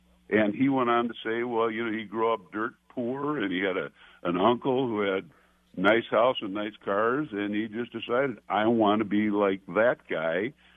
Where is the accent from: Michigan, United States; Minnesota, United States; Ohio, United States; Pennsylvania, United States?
Minnesota, United States; a lot of Iowa people were very appreciative of knowing I came from Minnesota.